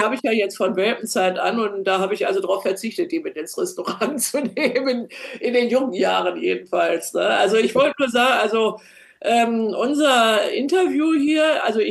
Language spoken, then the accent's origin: German; Northern Germany, Germany; now in Bamberg, Germany; ich komme ja aus Norddeutschland und wäre auch gern an der Ostsee geblieben, habe aber eingesehen, dass es für mich besser ist, in der Stadt zu leben.